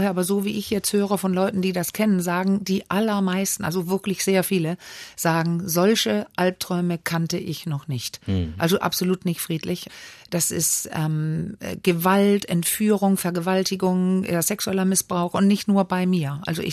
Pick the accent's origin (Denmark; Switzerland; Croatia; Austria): Denmark; also ich bin ja Dänin, Dänisch.